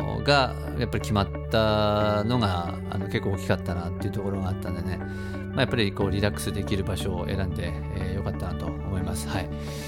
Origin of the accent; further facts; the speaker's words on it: Hokkaido, Japan; 地元っていうのも僕もね地元北海道っていうのもありましたし、